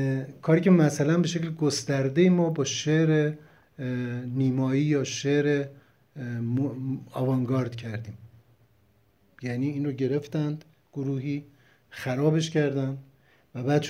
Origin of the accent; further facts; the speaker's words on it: Tehran, Tehran Province, Iran; born there; من خودم به شخصه با وجودی که در اون محله به دنیا اومدم